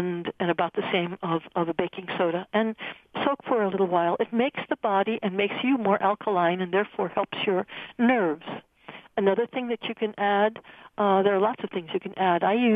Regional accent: Southwest, United States; For me, it was a wall that looked like an adobe wall. Was brown. I grew up in the Southwest.

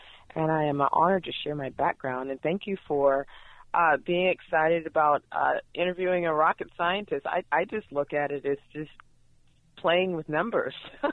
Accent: Los Angeles, California, United States; born there; I was born in Los Angeles here, and we had a single mother that raised four of us by herself

